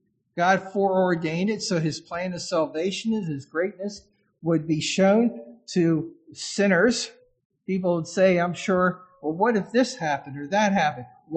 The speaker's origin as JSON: {"language": "English", "region": "Maryland", "country": "United States", "said": "in my home state of Maryland"}